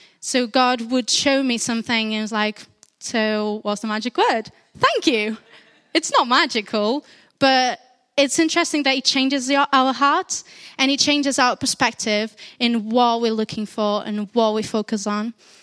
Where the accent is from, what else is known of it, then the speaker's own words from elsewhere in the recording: Portugal; English is a second language; now in Cardiff, United Kingdom; I'm originally from Portugal, so I'm Portuguese. I've been in Cardiff for a year and a half.